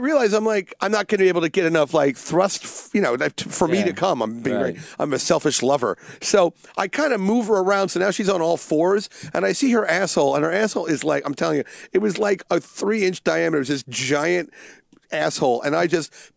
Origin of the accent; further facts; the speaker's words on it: New Zealand; I'm actually from New Zealand. I'm embarrassed by being from New Zealand.